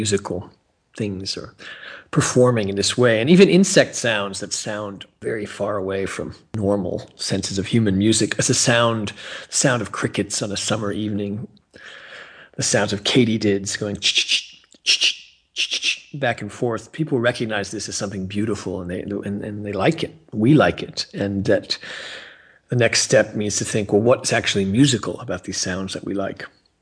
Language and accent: English; Connecticut, United States; And I grew up in Connecticut, and I heard about this guy, Paul Winter, who lived up the road.